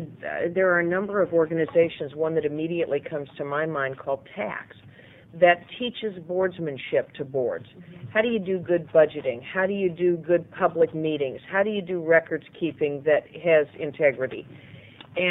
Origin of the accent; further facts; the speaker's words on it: Oregon, United States; I grew up hanging around the Deschutes County Fair back when it was at the old fairgrounds.